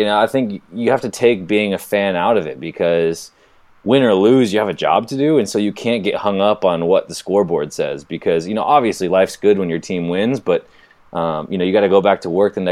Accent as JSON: {"language": "English", "town": "Seattle", "region": "Washington", "country": "United States", "tie": "born or raised there", "said": "I grew up in Seattle."}